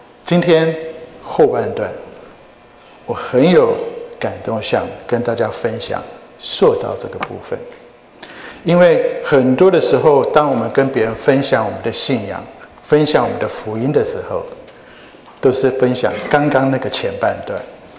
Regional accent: Taiwan; 很有意思，我是在台湾长大

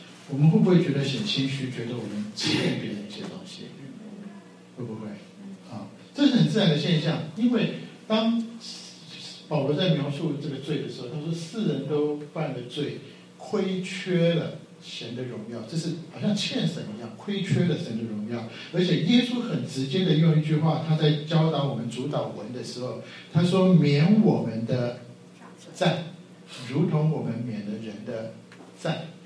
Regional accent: Taiwan; 我从台湾来，台湾我们有一句话叫做阿妈婆写欠债

